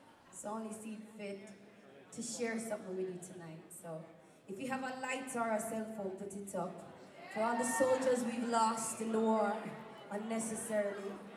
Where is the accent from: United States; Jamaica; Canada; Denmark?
Jamaica; Nannyville Gardens; where I grew up in Jamaica, a place called Nannyville Gardens, life wasn't easy at all.